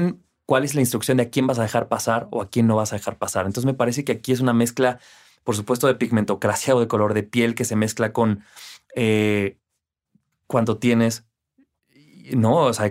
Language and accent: Spanish; Mexico; como todos somos mexicanos